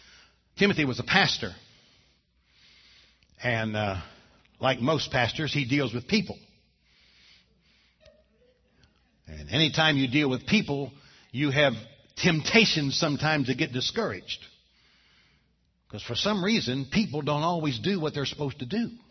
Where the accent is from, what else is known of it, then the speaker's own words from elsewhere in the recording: Oklahoma, United States; Now you all know I'm from Oklahoma. We have some wind in Oklahoma.